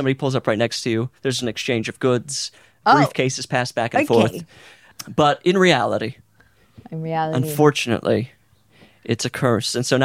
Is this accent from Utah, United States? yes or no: yes; Utah, United States; I'm from Utah, so I'm familiar with this city.